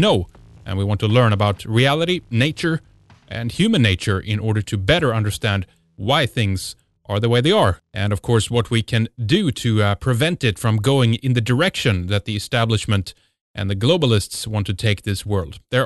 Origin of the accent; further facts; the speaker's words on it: Sweden; I'm from Sweden